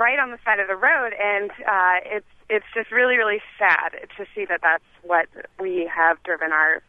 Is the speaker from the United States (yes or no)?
yes; Iowa, United States; I'm from Iowa. I'm a native Iowan